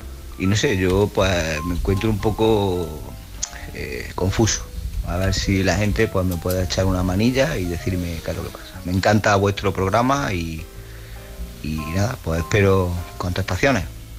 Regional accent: Córdoba, Andalusia, Spain; now in Granada, Spain; soy un chico de Córdoba. Lo que pasa es que ahora mismo estoy residiendo en Granada.

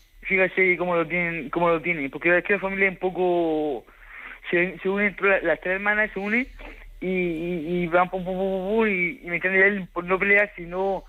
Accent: Alhama de Murcia, Region of Murcia, Spain; yo soy de Alhama de Murcia

